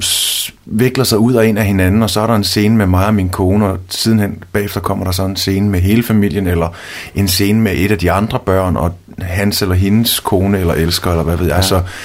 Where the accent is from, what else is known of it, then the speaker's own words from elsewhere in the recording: Odense, Region of Southern Denmark, Denmark; now in Aarhus, Denmark; Nej, jeg er fra Fyn.